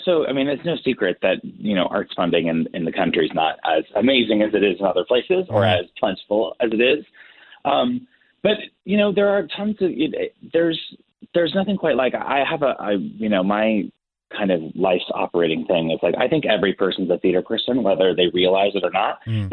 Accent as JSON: {"language": "English", "town": "Tulsa", "region": "Oklahoma", "country": "United States", "said": "I'm from Tulsa, Oklahoma originally."}